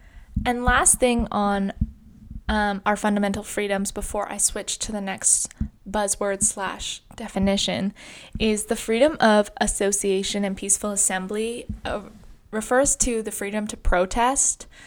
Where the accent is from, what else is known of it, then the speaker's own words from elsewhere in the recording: Canada; So that I'm reading right from the Canadian Charter, and those are our freedoms by just being Canadian, that we have a fundamental right to.